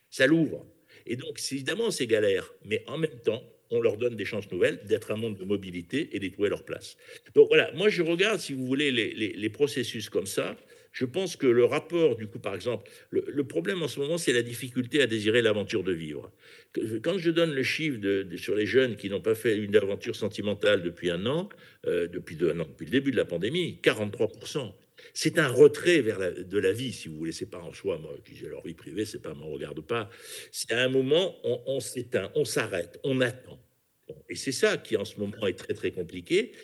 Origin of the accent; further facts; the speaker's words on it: Marseille, Provence-Alpes-Côte d'Azur, France; Vous savez, je suis Marseillais, j'ai été élu à Marseille.